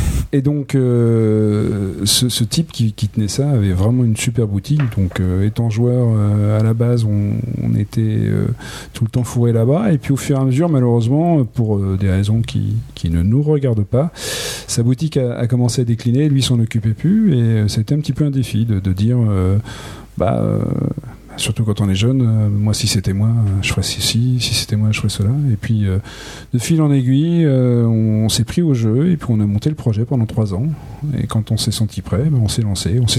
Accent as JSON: {"language": "French", "town": "Le Havre", "region": "Normandy", "country": "France", "said": "Alors, oui, moi je suis originaire du Havre."}